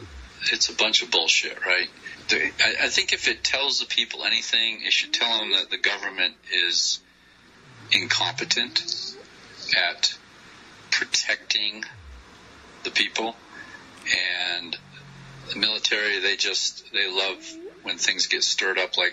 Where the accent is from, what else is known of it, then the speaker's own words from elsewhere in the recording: Maine, United States; You know, I grew up in Maine